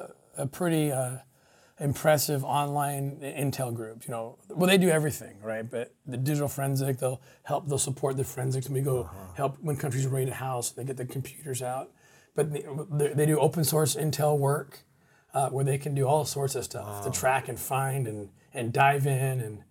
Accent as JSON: {"language": "English", "country": "Netherlands", "second_language": "English", "said": "I'm a Dutch. I'm from Holland."}